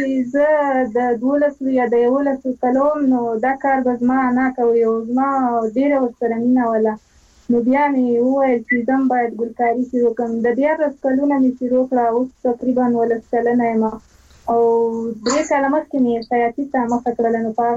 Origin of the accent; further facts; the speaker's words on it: Ghazni, Afghanistan; زه ډیره ویاړم چې زه د غزنی ولایت یم.